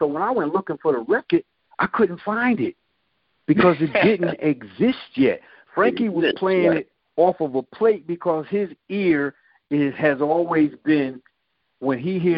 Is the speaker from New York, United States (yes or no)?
yes; New York City, New York, United States; also born or lived in Peoria, Illinois; I was born actually in Peoria, Illinois, but raised in New York from about the time I was 4 years old in Hollis, Queens.